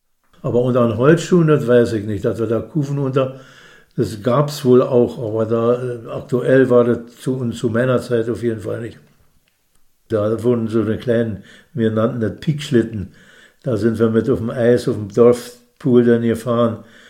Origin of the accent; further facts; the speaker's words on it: Buchholz, Germany; Und in Buchholz aufgewachsen, in Buchholz zur Schule gegangen